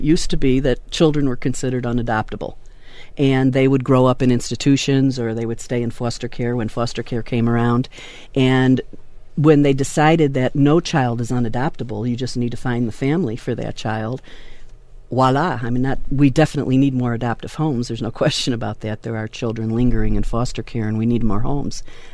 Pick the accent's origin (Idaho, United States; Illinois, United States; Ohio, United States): Illinois, United States; Chicago; now in Tucson, United States; I came from Chicago for the usual reasons.